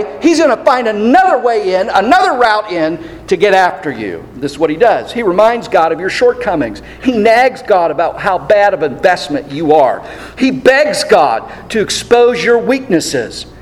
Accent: Pennsylvania, United States; I, growing up in Pennsylvania, I always had a dog.

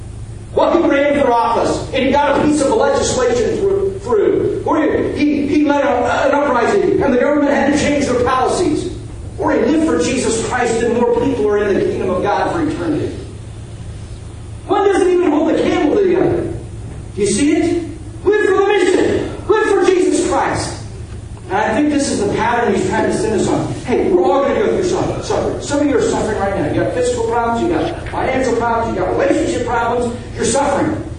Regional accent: United States; I'm an American, I'm a black American male in my early 20s.

